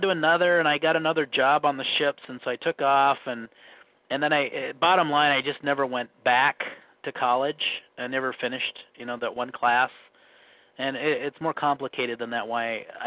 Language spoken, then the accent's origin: English; Minnesota, United States; accent: Minnesota; also born or lived in California; I lived in California for like 8 or 9 years, and I may have lost some of my accent bit. But when I remember my roommates used to tease me about my accent, my Minnesota accent.